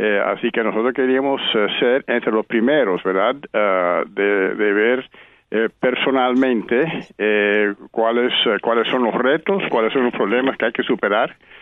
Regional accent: Cuba; born there; Sí, yo nací en Cuba. Mi mamá es cubana y mi papá americano, pero también nacido en Cuba. Así que yo era tercera generación.

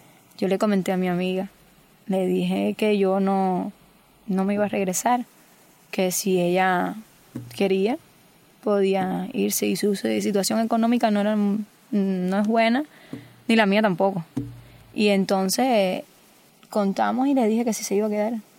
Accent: Cuba; moved away as an adult; El día 2 cumplo un mes que salí de Cuba, pero me pasé 7 en México.

